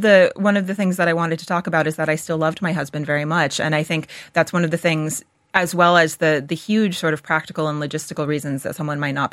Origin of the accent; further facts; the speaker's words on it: New Hampshire, United States; moved away as an adult; now in Ireland; Yeah, my accent always gives me away. So I grew up in New Hampshire, just north of Boston, and I came to the Aran Islands when I was 24 to work on my first book.